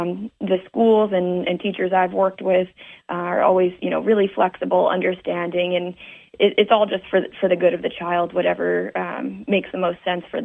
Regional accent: New Jersey, United States; I was born and raised actually in North Jersey, so about an hour outside

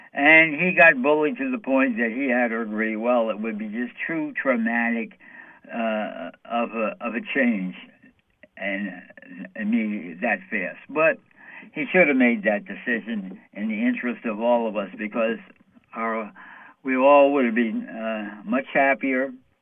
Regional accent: United States; I'm an American. We all love our Constitution

